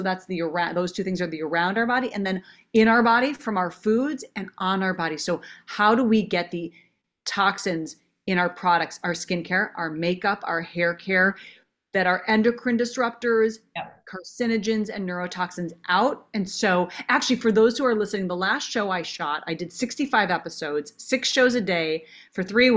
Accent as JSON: {"language": "English", "region": "Minnesota", "country": "United States", "said": "because I'm from Minnesota and we eat a lot of cow parts and chicken and fish and turkey and, you know, yogurt and cheese."}